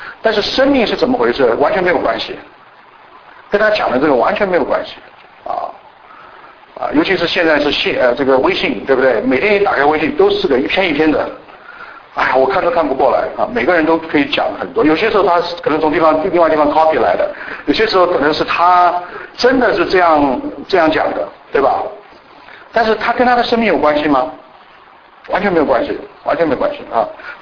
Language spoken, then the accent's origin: Chinese; China; 其实大陆的弟兄姊妹是不愿意，虽然我们是从小是在斗争的环境里长大的啊